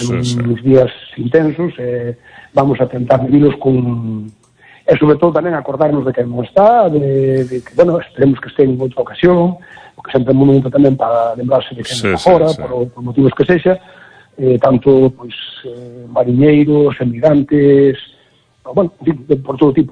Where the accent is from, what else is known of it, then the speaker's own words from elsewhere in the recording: Galicia, Spain; forma parte do noso ser como galegos